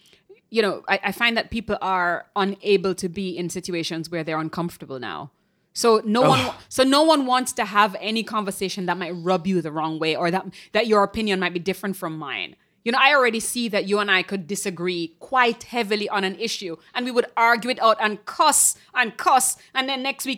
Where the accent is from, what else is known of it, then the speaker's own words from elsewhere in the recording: Jamaica; When I came here from Jamaica, and people would do this like slightly pressed, pursed lip